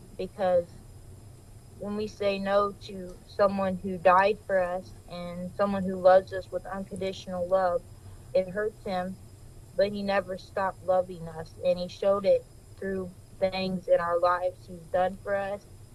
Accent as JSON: {"language": "English", "region": "Ohio", "country": "United States", "tie": "born or raised there", "said": "I was born in Ohio, and I was raised in Ohio, and I am 18 years old"}